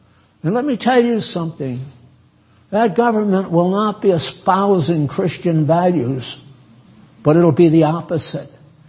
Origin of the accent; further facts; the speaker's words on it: New England, United States; I was raised in New England, born in New England, and I'm American to the core.